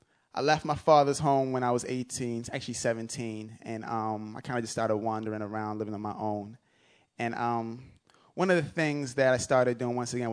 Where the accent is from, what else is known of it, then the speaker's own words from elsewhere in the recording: London, United Kingdom; also born or lived in Nigeria; now in United States; I grew up in London. I was born in London. I was raised in Nigeria. I live in the United States right now.